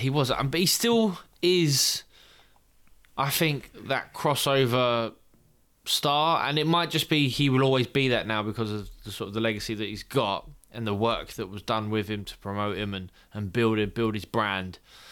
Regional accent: Barcelona, Catalonia, Spain; I'm from Barcelona.

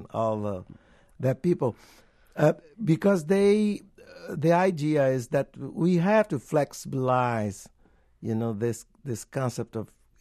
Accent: Bahia, Brazil; English is a second language; And I had already given a contribution in my hometown, Bahia, where I was secretary, cultural secretary in the 80s, in the 90s, 80s and 90s.

